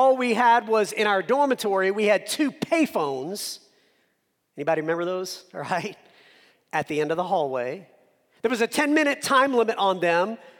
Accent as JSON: {"language": "English", "town": "Hot Springs", "region": "Arkansas", "country": "United States", "tie": "born or raised there", "also_born_or_lived": "New Orleans, United States", "said": "And so I was born in New Orleans, raised in Hot Springs, Arkansas. So here I am in Indiana, you know, Midwest U.S."}